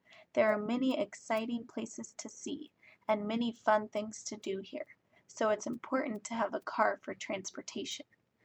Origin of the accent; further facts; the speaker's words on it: Anaheim, California, United States; My hometown is Anaheim, California, and I think it's a great place to live for many reasons.